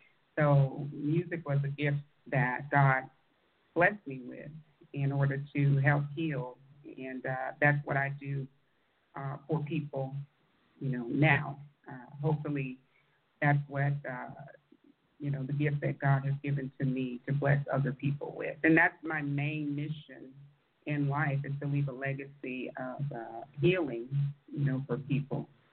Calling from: Atlanta, Georgia, United States; I'm in Atlanta right now.

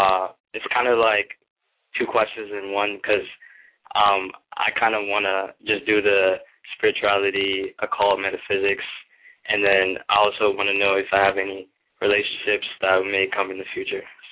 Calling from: Maryland, United States; I'm calling from Maryland.

